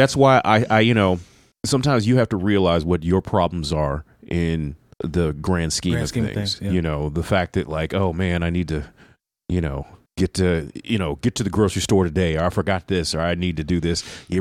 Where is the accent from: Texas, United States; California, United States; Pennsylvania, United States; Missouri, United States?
Missouri, United States; St. Louis; I just want to send a special shout out to my hometown of St. Louis.